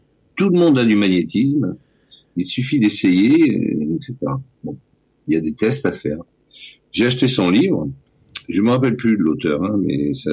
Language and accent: French; Toulouse, Occitanie, France; now in Rouen, France; Je suis basé à Rouen, en Normandie, mais je ne suis pas de Rouen, je suis originaire de Toulouse. Ma naissance, mon pays, c'est Toulouse, mais ça fait 40 ans que je vis à Rouen.